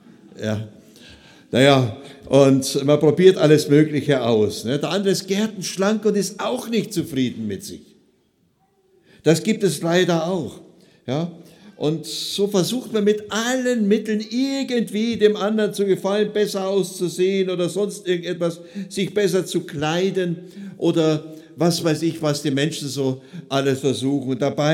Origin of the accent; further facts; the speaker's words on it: Oberammergau, Bavaria, Germany; Geboren und aufgewachsen bin ich in Oberammergau in Oberbayern. Ich bin verheiratet mit Heide. Wir wohnen im Nordschwarzwald, eigentlich 1,5 Stunden von hier